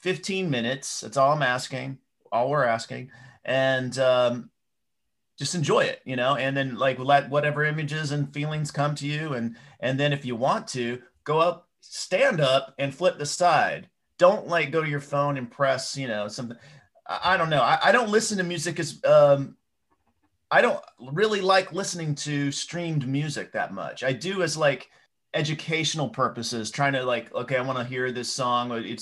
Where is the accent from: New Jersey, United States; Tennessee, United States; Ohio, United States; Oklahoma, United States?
Tennessee, United States; Knoxville; I am from the South. That's right. I grew up in Knoxville, Tennessee.